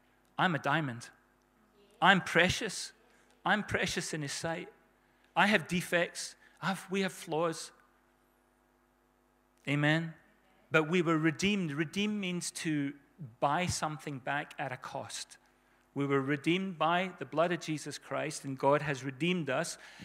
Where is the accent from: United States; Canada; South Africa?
South Africa; As there's a song I grew up listening to in South Africa. It's by a guy called